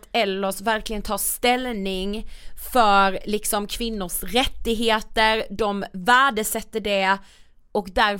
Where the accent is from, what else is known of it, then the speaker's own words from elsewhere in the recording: Karlshamn, Blekinge, Sweden; Jag tänkte, för vi är från Karlshamn.